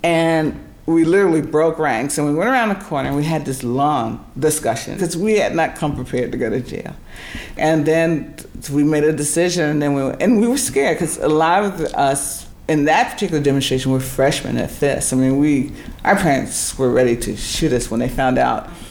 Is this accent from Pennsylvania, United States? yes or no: yes; Philadelphia, Pennsylvania, United States; I grew up in West Philly. Made a decision to go south because that's where the action was in 63 when I graduated.